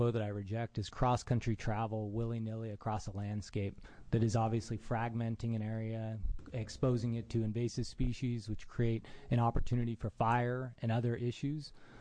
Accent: Oregon, United States; I didn't grow up wealthy. I grew up outside of Central Oregon on a small ranch.

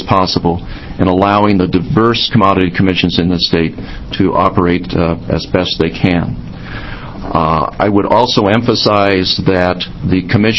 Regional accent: Malin, Oregon, United States; I grew up in Malin, Oregon, a wonderful potato country, best potatoes grown in the world.

